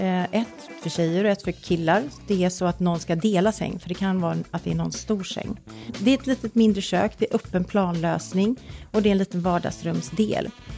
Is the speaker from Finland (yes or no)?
no; Gothenburg, Västra Götaland County, Sweden; I alla fall, jag kommer från Göteborg, vi hade någon från Dalarna.